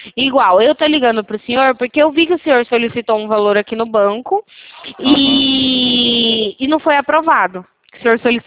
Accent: São Paulo, Brazil; eu sou aqui da Central, né? A gente fala aqui de São Paulo.

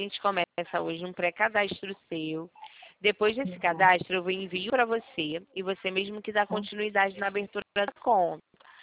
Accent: Rio de Janeiro, Brazil; a gente é do call center do Rio, eu sou do Rio.

